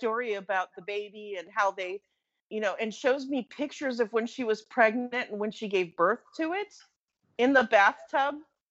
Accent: United States; because I'm an American. I want to, you know, show them my American cooking prowess.

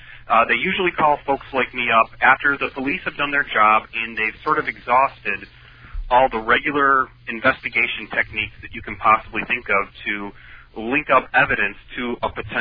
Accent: Chicago, Illinois, United States; because most people that know that I'm from Chicago, they ask, do you work with, you know, any of the famous cases that are coming around in the Chicago area?

